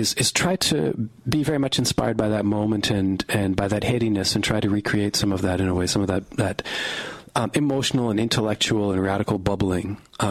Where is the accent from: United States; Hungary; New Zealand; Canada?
Canada; Western Canada; And I grew up in Western Canada